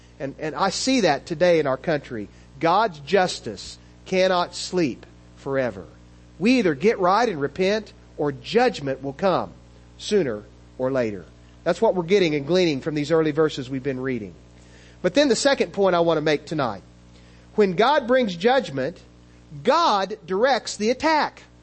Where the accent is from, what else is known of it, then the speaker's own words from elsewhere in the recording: United States; But I'm an American. I live here. This is a land that I love.